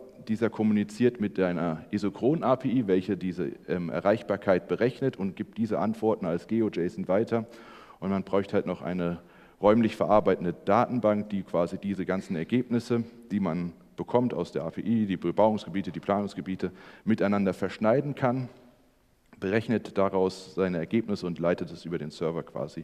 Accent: Darmstadt, Hesse, Germany; In Darmstadt, der Gegend, wo ich herkomme

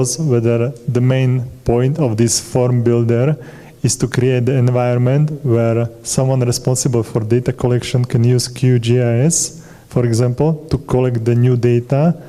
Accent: Slovakia; I'm coming from Slovakia where we have completely opposite scenario

